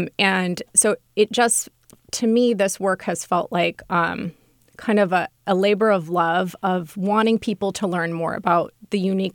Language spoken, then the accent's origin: English; Los Angeles, California, United States; growing up in California, I grew up in the Los Angeles area. We didn't really learn about California tribes growing up.